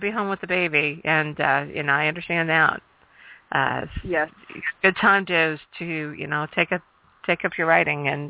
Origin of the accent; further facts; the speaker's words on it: Toledo, Ohio, United States; No. I was born in Ohio.